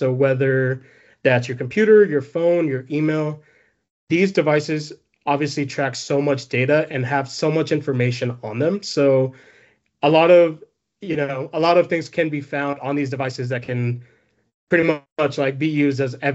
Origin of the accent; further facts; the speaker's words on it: San Diego, California, United States; So I actually grew up like right around the corner from there. Born and raised in San Diego. I went to Chula Vista High School.